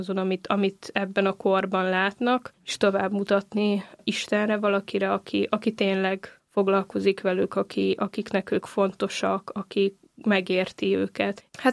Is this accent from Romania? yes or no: no; Mukachevo, Zakarpattia Oblast, Ukraine; now in Hungary; Kárpátaljáról jöttem, ezt mindig el szoktam mondani, Munkácsról. Lelkész vagyok, ez is mindig fontos, református lelkipásztor.